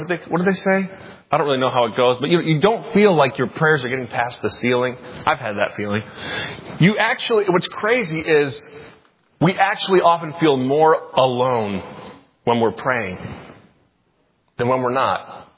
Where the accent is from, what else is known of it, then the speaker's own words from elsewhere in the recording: Michigan, United States; I'm from Michigan. You guys.